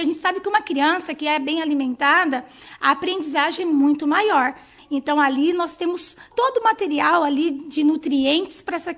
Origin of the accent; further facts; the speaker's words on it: Bandeirantes, Brazil; born there; a gente mora aqui, nasci em Bandeirantes e sou professora